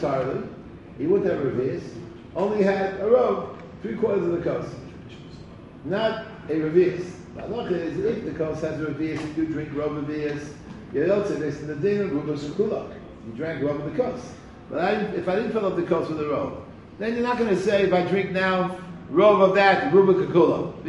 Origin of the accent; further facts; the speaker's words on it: Bronx, New York, United States; When I was growing up in the Bronx, and I grew up in the Bronx in an area.